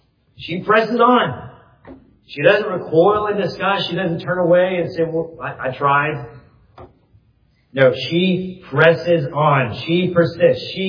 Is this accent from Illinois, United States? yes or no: no; Texas, United States; I'm true Texan. I've lived in Texas my whole life.